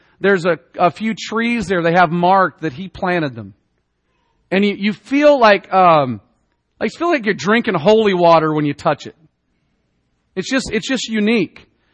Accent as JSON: {"language": "English", "region": "the South", "country": "United States", "said": "Even though I'm from the South, that sounds strange that Abe Lincoln would be a hero of mine."}